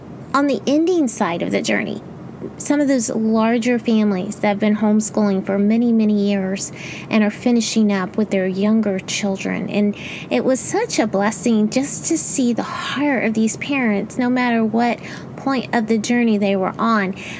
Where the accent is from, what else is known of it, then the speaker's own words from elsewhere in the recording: Houston, Texas, United States; Now, I grew up in Houston, Texas as a little girl